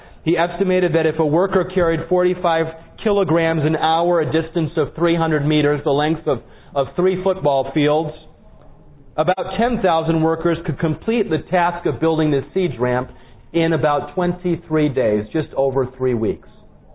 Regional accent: Michigan, United States; I grew up in Michigan, you know, where we have a lot of snow, at least we usually do.

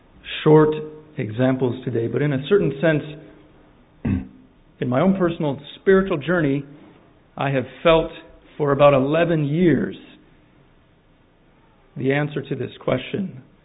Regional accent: East Africa, Kenya; some of you know I grew up in East Africa.

